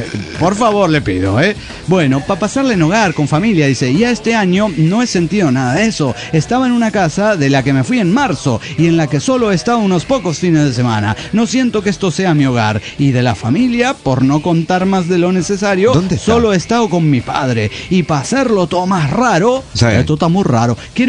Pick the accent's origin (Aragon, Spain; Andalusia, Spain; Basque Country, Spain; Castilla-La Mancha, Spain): Basque Country, Spain; yo soy de la Euskadi, imagínense ustedes.